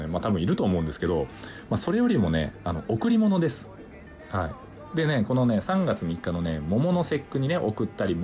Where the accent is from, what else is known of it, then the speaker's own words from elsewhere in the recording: Unzen, Nagasaki, Japan; 私が出身、子供時代を過ごした雲仙市、ね、あっちの方はね長崎市内からね少し遠いので、